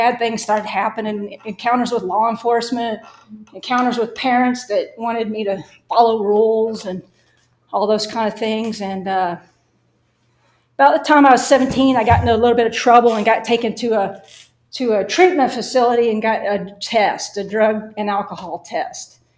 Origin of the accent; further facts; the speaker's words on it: Arkansas, United States; You can probably tell I have a little bit of an accent. I grew up in Arkansas. And the only thing really unique about that was I lived in a dry county.